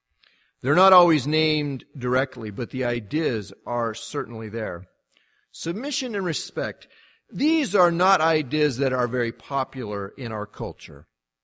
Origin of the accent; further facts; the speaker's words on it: United States; I mean, I'm an American. I come from the United States. I'm a pioneer.